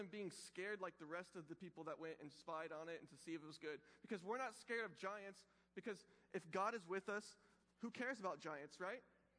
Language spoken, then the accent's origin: English; Texas, United States; I'm from Texas, but like I grew up in a old school Southern Baptist church where like people wore suits on Sundays.